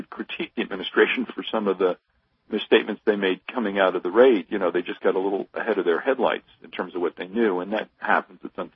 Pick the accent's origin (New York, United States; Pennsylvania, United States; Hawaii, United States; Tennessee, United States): Pennsylvania, United States; I'm from Pennsylvania, grew up there, live there now.